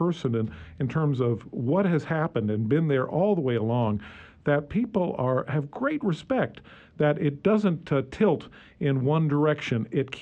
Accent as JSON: {"language": "English", "region": "New England", "country": "United States", "tie": "born or raised there", "also_born_or_lived": "Midwest", "said": "And while I was born in the Midwest, grew up in New England, and have visited many of these sites"}